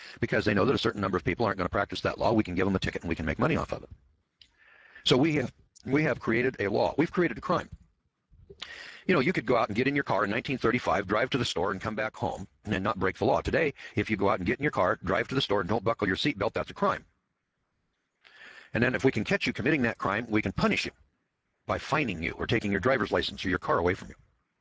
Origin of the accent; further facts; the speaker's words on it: Missouri, United States; See, I'm from the Midwest here in Missouri.